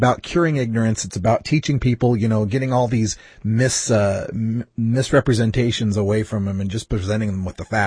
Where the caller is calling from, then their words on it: Portland, Oregon, United States; I'm calling you from Portland, Oregon, out here in the West Coast.